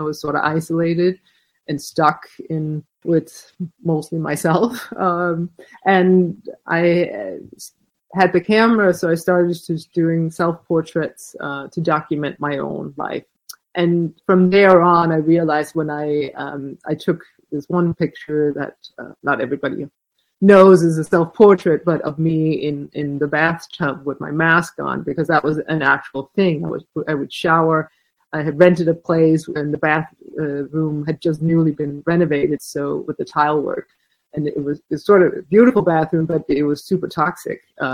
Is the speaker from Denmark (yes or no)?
yes; Denmark; English is a second language; moved away as an adult; now in New York City, United States; I lived in New York City. I was a photographer. I was married, and I'm from Denmark. So I'd come to New York to study photography